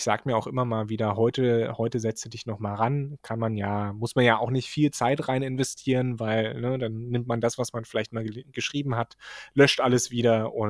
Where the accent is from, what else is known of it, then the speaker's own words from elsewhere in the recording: Weimar, Thuringia, Germany; born there; Also ich bin in Weimar geboren